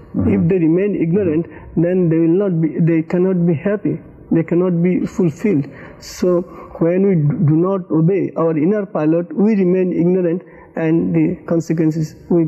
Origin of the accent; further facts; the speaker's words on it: India; Religious background, I come from India, and I was born as a Hindu, so Hinduism is my religion.